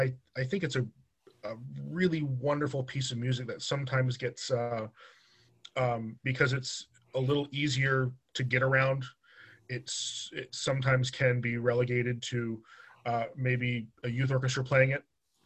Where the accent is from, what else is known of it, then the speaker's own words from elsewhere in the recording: New York, United States; And I grew up on Long Island.